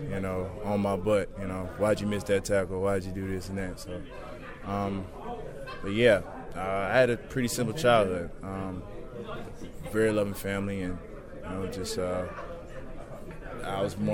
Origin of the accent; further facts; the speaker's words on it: Lilburn, Georgia, United States; also born or lived in College Park; I'm originally from College Park, moved to Lilburn, grew up in Lilburn, Lilburn, Georgia.